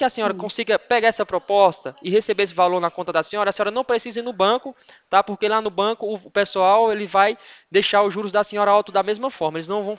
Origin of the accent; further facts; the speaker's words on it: Ouricuri, Pernambuco, Brazil; now in São Paulo, Brazil; Eu sou de Oricuri, mas não moro lá não. Eu moro em São Paulo, faço faculdade, né?